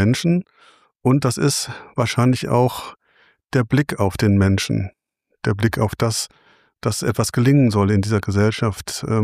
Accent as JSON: {"language": "German", "town": "Bochum", "region": "North Rhine-Westphalia", "country": "Germany", "tie": "born or raised there", "said": "Also ich bin in Bochum groß geworden"}